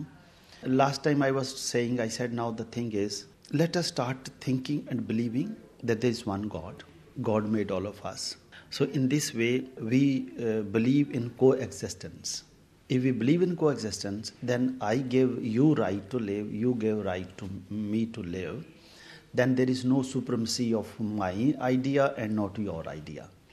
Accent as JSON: {"language": "English", "country": "Pakistan", "said": "So like I, Pakistani, being a Pakistani, I am Pakistani citizen and I have a right to be Pakistani citizen."}